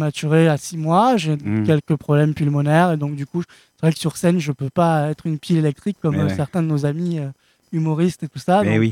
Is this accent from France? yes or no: yes; Toulon, Provence-Alpes-Côte d'Azur, France; now in Arles, France; parce que je suis du Var, de Toulon.